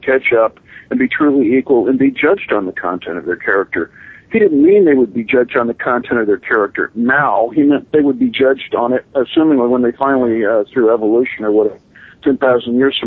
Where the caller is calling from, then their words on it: California, United States; from Southern California.